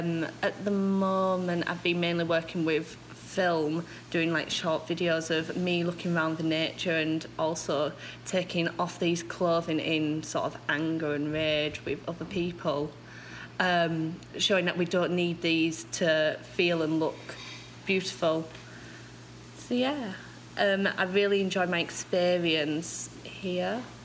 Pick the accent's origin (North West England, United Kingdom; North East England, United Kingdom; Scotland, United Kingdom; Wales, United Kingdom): North West England, United Kingdom; Manchester; I'm from Manchester, England